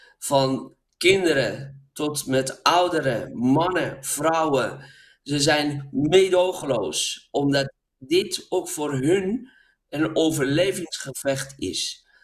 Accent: Karaj, Alborz, Iran; En in de Karaj, de stad waar ik vandaan kom, waar ook mijn eerste boek over ging

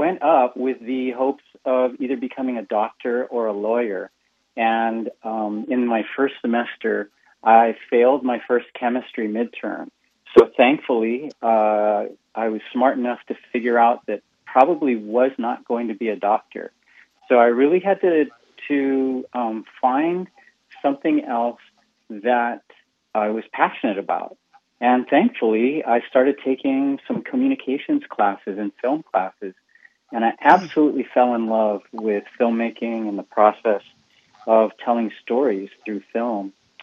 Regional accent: Pearl City, Hawaii, United States; Yeah, I grew up in Pearl City.

